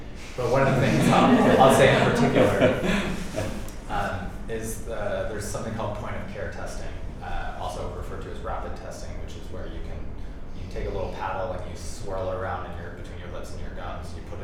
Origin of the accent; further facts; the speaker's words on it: Maine, United States; I'm from Podunk, nowhere, Maine. Like, Sherbrooke is halfway between Boston and Sherbrooke